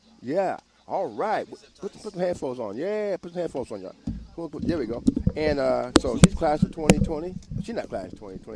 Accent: Terre Haute, Indiana, United States; right, I'm from Terre Haute.

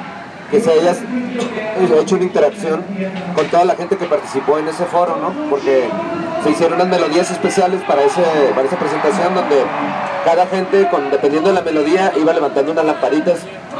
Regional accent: Tijuana, Baja California, Mexico; Nosotros como músicos, pues bueno, venimos de Tijuana, que también ha tenido su situación.

